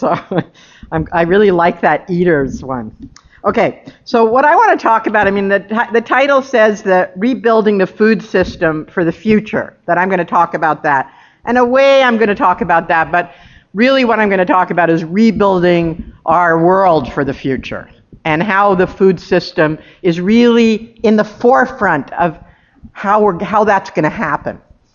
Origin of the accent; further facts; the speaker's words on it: Canada; and I'm really proud as a Canadian to have an organization like the National Farmers Union here.